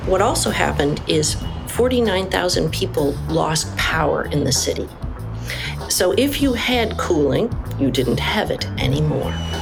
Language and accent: English; Canada; moved away as an adult; I am a Canadian